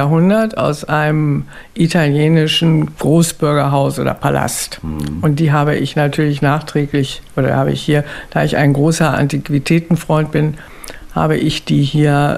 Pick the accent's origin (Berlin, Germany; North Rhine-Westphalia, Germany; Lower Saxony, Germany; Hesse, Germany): Berlin, Germany; born there; also born or lived in Brandenburg; und außerdem bin ich ja in Berlin geboren und war als Kind in der Mark Brandenburg, wie das damals hieß, evakuiert.